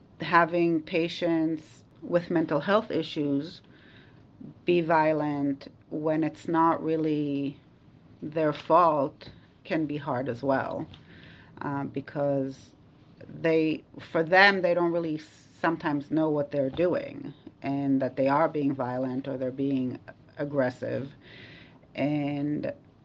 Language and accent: English; Israel; moved away as an adult; now in United States; So I was born and raised in Israel, the country. Moved here when I was 21. I went to nursing school here in Maine at the University of Maine at Augusta and at the University of Southern Maine in Portland.